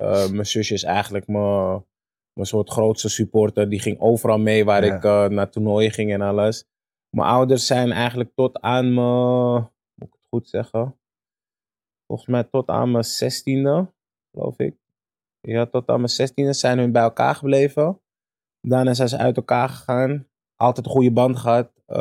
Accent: Amsterdam, North Holland, Netherlands; Ik ben geboren in Amsterdam Zuidoost. Al heel vroeg ben ik naar Amsterdam West verhuisd. Via de Overtoom, Bosselommer, uiteindelijk in Geusvat beland.

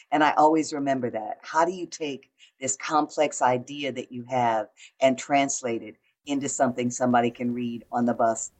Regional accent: Detroit, Michigan, United States; moved away as an adult; now in Atlanta, United States; And I grew up in Detroit. I love Detroit. But when I got here, I was so young, I was not quite 20, so that I really grew up here.

